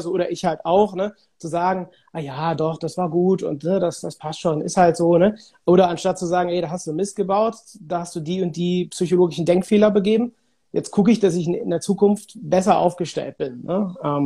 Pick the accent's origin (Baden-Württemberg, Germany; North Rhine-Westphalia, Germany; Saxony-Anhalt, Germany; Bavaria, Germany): North Rhine-Westphalia, Germany; Cologne; Bei uns in Köln sagt man immer, es hätte noch immer Jod gegangen